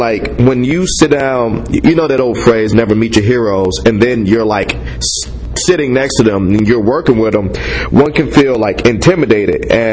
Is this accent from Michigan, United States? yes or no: yes; Detroit, Michigan, United States; you're going to be rolling through Detroit, my hometown, on the 31st of this month as you're on tour.